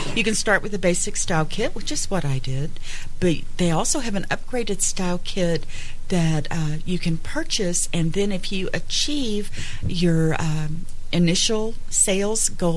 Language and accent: English; Texas, United States; Texas is my home state.